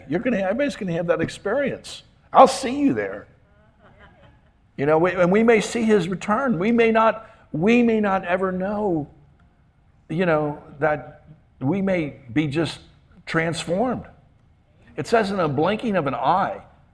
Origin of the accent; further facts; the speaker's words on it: Cincinnati, Ohio, United States; obviously, I came from Cincinnati. That's where I'm originally from.